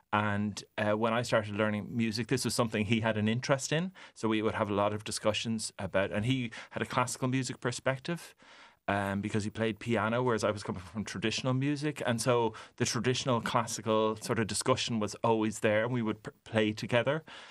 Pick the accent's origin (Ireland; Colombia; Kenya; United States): Ireland; Bray, County Wicklow; But I was growing up in Bray. It wasn't a hotbed for traditional Irish music at the time.